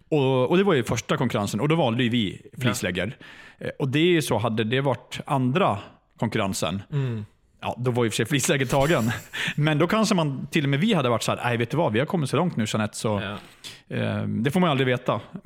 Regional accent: Mora, Dalarna County, Sweden; Och sen ska jag göra reklam för min hemby Mora i Sverige

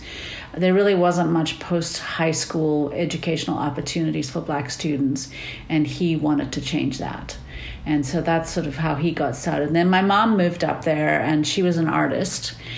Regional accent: Harare, Zimbabwe; born there; I was born in Harare, Zimbabwe, which at that time was called Salisbury, Rhodesia, before the country gained independence in 1980. My father was from Namibia, grew up in Namibia, and my mother was South African.

